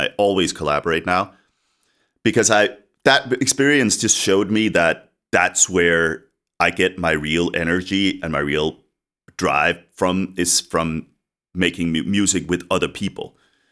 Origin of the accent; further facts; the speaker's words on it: Copenhagen, Capital Region of Denmark, Denmark; I built a studio in Copenhagen, where I come from. I was born in Denmark